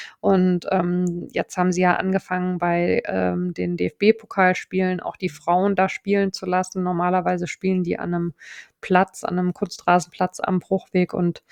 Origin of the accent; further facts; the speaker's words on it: Hesse, Germany; ich komme ja wie gesagt aus Hessen mit Mainz 05 und so.